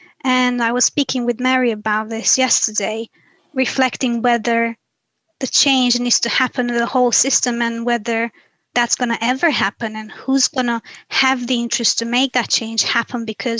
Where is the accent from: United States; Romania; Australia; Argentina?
Romania; when I'm thinking about my home country, Romania